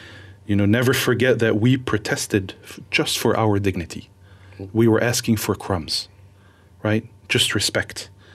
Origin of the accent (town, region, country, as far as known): Syria; born or raised there